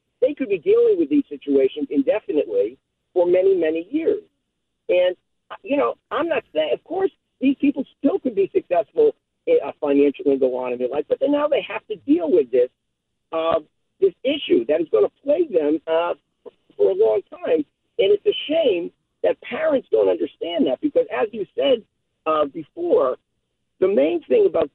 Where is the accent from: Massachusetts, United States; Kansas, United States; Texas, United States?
Massachusetts, United States; Worcester; now in Connecticut, United States; I'm originally from Worcester, but I live down here.